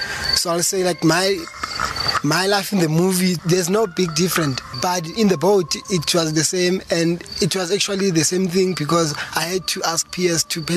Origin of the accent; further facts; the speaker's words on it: Soweto, Gauteng, South Africa; I'll say growing up in Soweto, it was quite a bit hard for me, and quite a bit of opportunity for me.